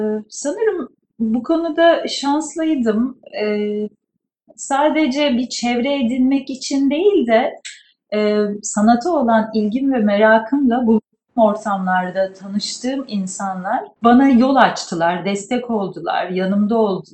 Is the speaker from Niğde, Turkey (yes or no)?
no; Ankara, Turkey; moved away as an adult; önce Türkiye'de İzmir'de, Isparta'da ve Ankara'da bulundum. Ankara'da doğdum, büyüdüm.